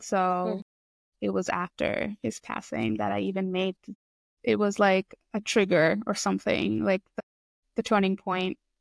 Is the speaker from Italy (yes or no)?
no; India; I grew up in India.